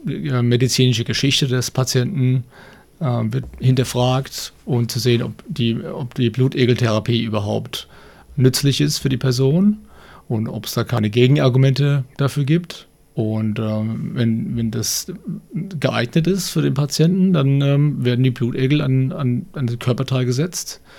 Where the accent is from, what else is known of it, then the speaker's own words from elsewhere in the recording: Mainz, Rhineland-Palatinate, Germany; Und zwar kommt es von der frühen Kindheit in Mainz, wo ich groß geworden bin.